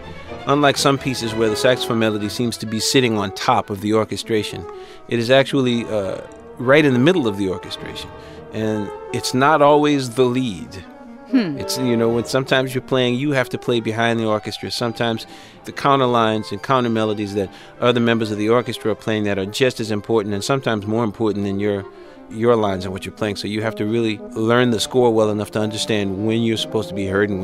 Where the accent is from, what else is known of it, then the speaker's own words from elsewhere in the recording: Louisiana, United States; it probably helped that I was a black kid growing up in Louisiana in the 60s who went to predominantly white Catholic schools.